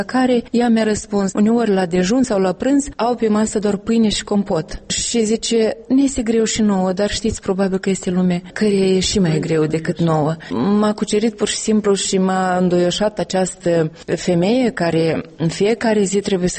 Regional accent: Soroca District, Moldova; satul meu de Baștină, parcă în raionul Soroca

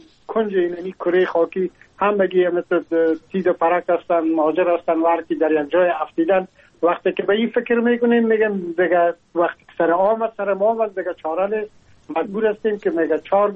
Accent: Afghanistan; now in France; از افغانستان بر آمدم و تقریبا این 3 سال میشه که ما در فرانسه زندگی میکنم

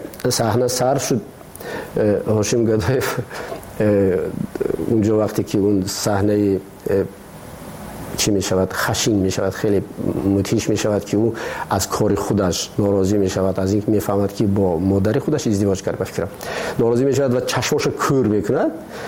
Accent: Tajikistan; ما تاجیک هستیم. همین است وطن ما

